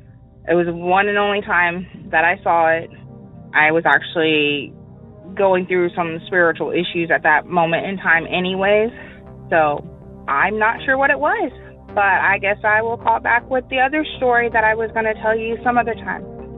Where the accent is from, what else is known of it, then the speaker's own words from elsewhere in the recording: St. Augustine, Florida, United States; So, again … I'm from St. Augustine, Florida.